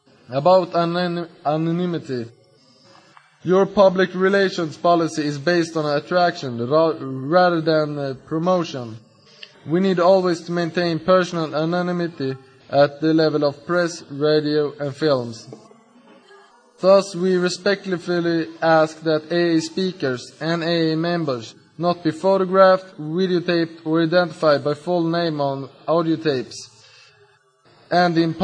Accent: Stockholm, Stockholm County, Sweden; English is a second language; I'm an alcoholic from Stockholm, Sweden.

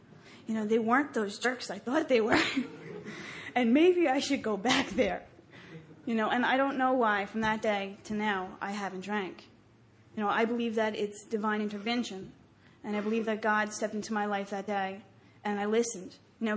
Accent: New Jersey, United States; First of all, I'm from New Jersey. And if anybody knows anything about New Jersey, what you see in the movies and the TV is true. We talk funny.

